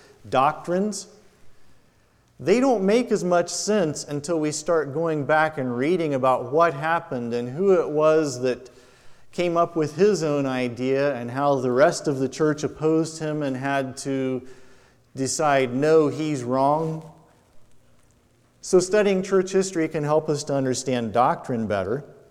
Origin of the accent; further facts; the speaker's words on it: United States; One of the things I've realized as I've traveled and met Christians from other countries is, as an American believer, I kind of had this attitude that we were somehow superior.